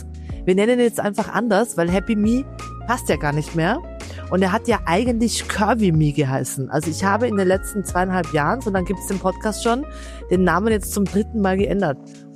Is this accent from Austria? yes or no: yes; Vienna, Austria; accent: Viennese; Ich bin ja total stolz, dass ich rede wahnsinnig Hochdeutsch, ich rede aber auch Wienerisch.